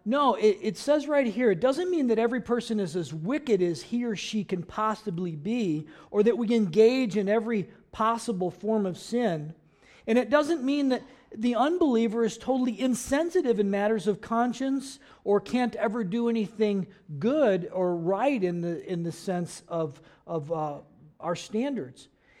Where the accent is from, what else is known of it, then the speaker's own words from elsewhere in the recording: St. Louis, Missouri, United States; Patty and I grew up in the St. Louis area. The Mississippi comes through there.